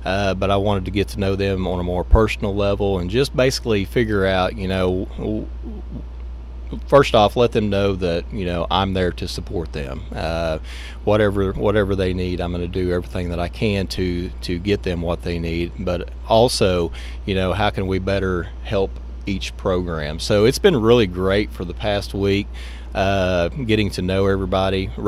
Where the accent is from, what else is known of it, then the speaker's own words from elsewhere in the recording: Cleveland, Oklahoma, United States; Grew up in Cleveland, Oklahoma, which is about 45 minutes west of Bartlesville. Great community, loved growing up there.